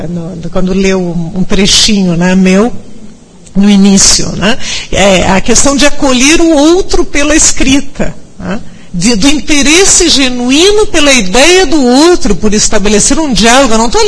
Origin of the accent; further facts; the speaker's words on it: Uruguay; eu, na verdade, me criei no Uruguai dos 3 anos aos 17 anos. Eu frequentei escola em espanhol.